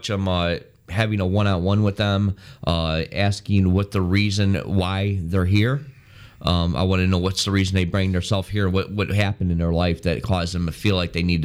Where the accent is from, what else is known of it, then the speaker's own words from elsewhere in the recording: Chicago, Illinois, United States; I'm from Chicago. I moved to the south side of Chicago.